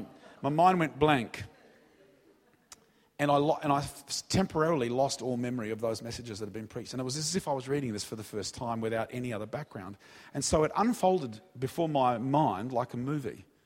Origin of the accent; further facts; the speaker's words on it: Australia; And I'm Australian, I wouldn't say anything like that normally.